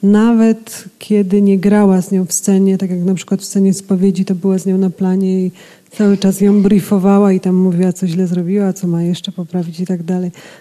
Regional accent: Lower Silesian Voivodeship, Poland; Wychowałam się na wsi pod Wrocławiem, gdzie była taka plantacja dzikich róż

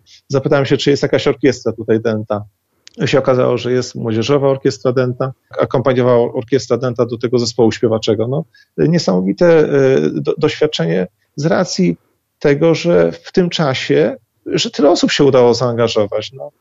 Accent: Lublin Voivodeship, Poland; żeby ta moja mała ojczyzna, lubelszczyzna, żeby się chwaliła tym, co ma najlepsze

